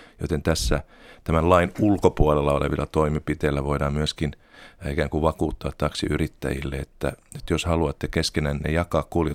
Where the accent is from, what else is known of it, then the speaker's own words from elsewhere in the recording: Äänekoski, Central Finland, Finland; kotikaupungissani Äänekoskella, jossa on sentään 20 000 asukasta